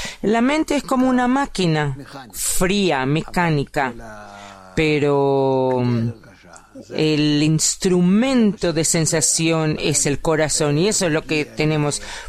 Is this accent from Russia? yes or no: yes; Russia; yo de todas formas vengo de Rusia y yo conocí en Rusia muchos pueblos, ahí hay como 130 o algo pequeños pueblos en todo ese área de Rusia.